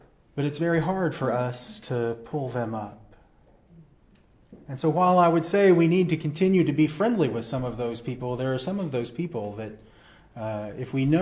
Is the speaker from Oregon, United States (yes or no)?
yes; Waldport, Oregon, United States; If that means being a missionary right here in my hometown of Waldport, that's fine.